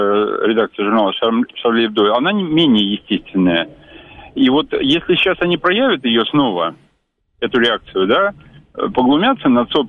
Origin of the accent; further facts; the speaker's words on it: Moscow, Russia; я из Москвы.